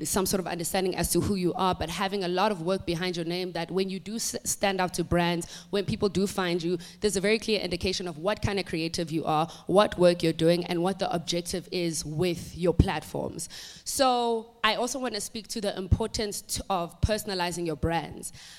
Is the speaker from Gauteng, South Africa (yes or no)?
yes; Johannesburg, Gauteng, South Africa; also born or lived in Durban / United Kingdom; I was born in Durban. I then moved to the UK for a little bit. And then I found myself back in Johannesburg. My schooling, education, career started here in Johannesburg. I went to primary school here, high school here. And then I went to UCT.